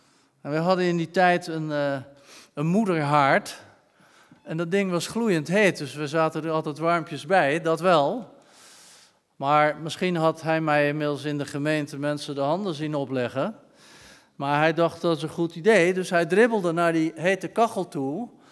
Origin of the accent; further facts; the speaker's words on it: Rotterdam, South Holland, Netherlands; bij ons in Rotterdam-Zuid, op Rotterdam-Zuid, moeten we eigenlijk zeggen. Dat is een beetje Rotterdammer.